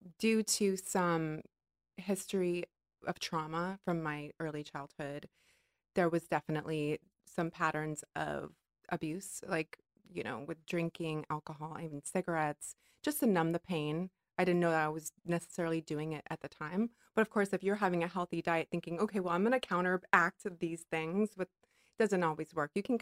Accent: Hawaii, United States; And I think it was growing up in Hawaii. It was great, but I was made to feel extremely ugly by everyone else

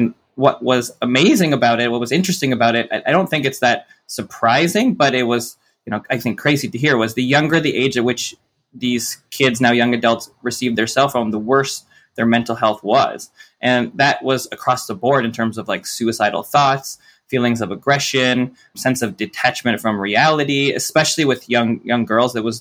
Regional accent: Toronto, Ontario, Canada; I grew up in Toronto.

